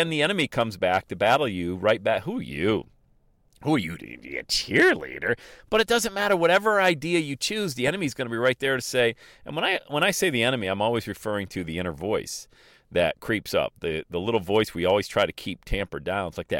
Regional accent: Ohio, United States; He's from Florida. I'm from Ohio.

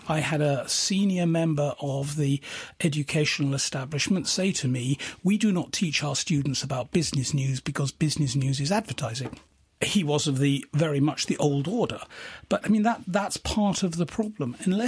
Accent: United Kingdom; I mean, I come from Great Britain.

